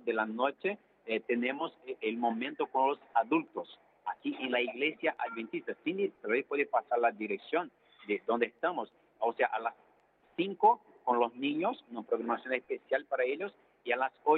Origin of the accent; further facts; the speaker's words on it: Brasília, Federal District, Brazil; Spanish is a second language; Soy de Brasilia, de la capital de Brasil.